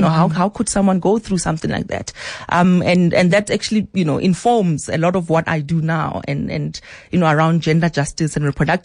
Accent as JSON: {"language": "English", "town": "Phuthaditjhaba", "region": "Free State", "country": "South Africa", "tie": "born or raised there", "said": "I grew up in Kwakwa in Free State, in a town, Putadichab."}